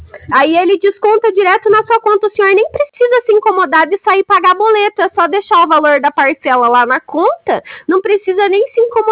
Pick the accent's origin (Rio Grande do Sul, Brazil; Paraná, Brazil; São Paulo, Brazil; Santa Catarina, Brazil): Paraná, Brazil; Cascavel; Sou de Cascavel, sim.